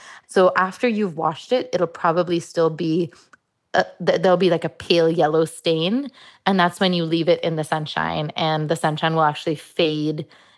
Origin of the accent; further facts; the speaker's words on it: Mumbai, Maharashtra, India; I speak multiple Indian languages. I grew up in Mumbai.